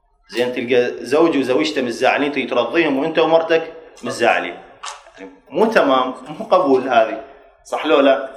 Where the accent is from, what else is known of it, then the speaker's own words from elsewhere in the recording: Baghdad, Baghdad Governorate, Iraq; انا اصلي من بغداد وفي والدي وجدي،